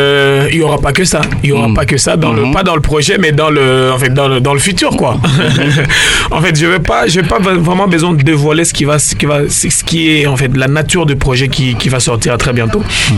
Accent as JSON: {"language": "French", "town": "Goma", "region": "North Kivu", "country": "DR Congo", "said": "surtout avec la population de l'Est de mon pays, chez moi à Goma, à Beni, tout ce qui se passe là-bas."}